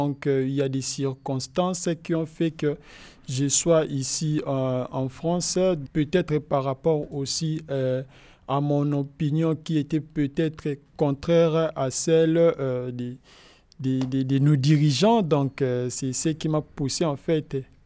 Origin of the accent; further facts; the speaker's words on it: DR Congo; Je viens de la République démocratique du Congo, donc je suis congolais.